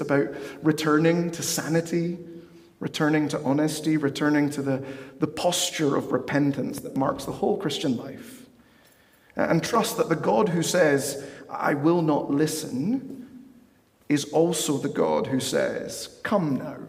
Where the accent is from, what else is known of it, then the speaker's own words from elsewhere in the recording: Peru; now in United States; That was the case going back home to Peru in 2021. My hometown had grown so much. There was so much more crime. It was so much dirtier. It wasn't what I remembered it to be.